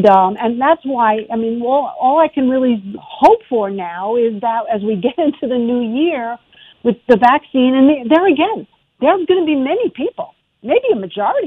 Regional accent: New York City, New York, United States; I grew up in Queens. My father was a mailman, and I went down to the floor with nothing.

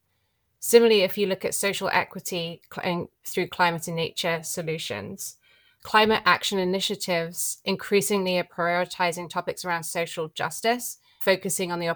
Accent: United Kingdom; moved away as an adult; now in Madison, United States; As you can tell by my accent, I'm based in Madison, Wisconsin, but no, I'm from the UK originally. I've spent just over a decade living in the States now.

